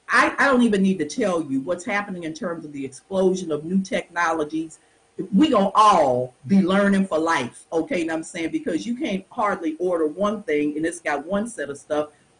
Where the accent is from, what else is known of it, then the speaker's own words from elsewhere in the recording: Cleveland, Ohio, United States; also born or lived in East Coast; My son, I grew up in Cleveland, Ohio. I've lived typically East Coast, my big cities.